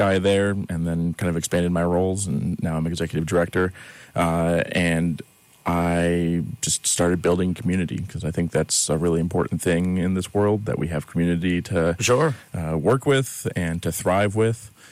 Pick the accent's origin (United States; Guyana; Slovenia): United States; Gilbertsville, New York; also born or lived in New Hampshire; I'm from Gilbertsville, born and raised.